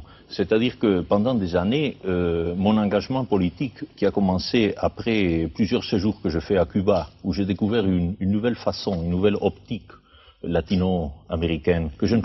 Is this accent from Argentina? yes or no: yes; Argentina; now in France; je suis argentin en effet, je suis né en Europe tout à fait par hasard et je réside en France depuis plus de 20 ans, tout en gardant ma qualité de latino-américain.